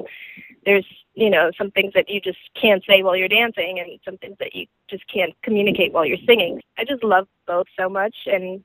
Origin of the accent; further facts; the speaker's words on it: Germany; I used to be in like a little R&B group when I was growing up in Germany.